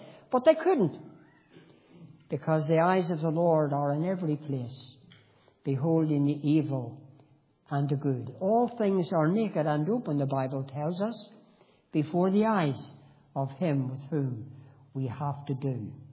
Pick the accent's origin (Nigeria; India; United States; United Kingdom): United Kingdom; Belfast, Northern Ireland; I was brought up on the Shankill Road. And we two up, two down house with an outside toilet, no bathroom.